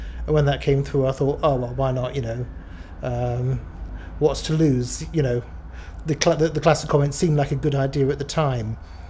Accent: West Midlands, United Kingdom; I'm 46 and I come from Warwickshire.

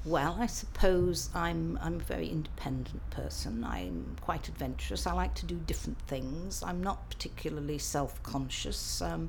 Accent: South West England, United Kingdom; also born or lived in Staffordshire; now in Fenny Bentley, United Kingdom; I was brought up in Devon, so I've sort of moved north because I married somebody from Staffordshire, a man from Staffordshire, and then we lived in Staffordshire for quite a while, and then we moved to Ashbourne when he retired.

